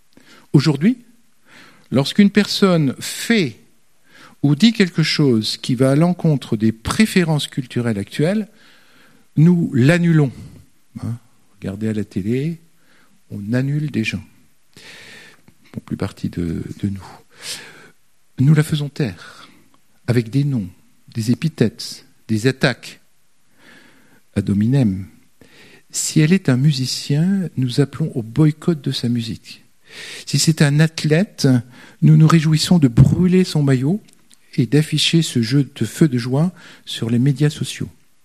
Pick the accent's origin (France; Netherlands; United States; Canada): United States; Je suis né et j'ai grandi aux États-Unis, mais mon héritage et mon éducation sont imprégnés de l'huile d'olive, de la culture du Moyen-Orient.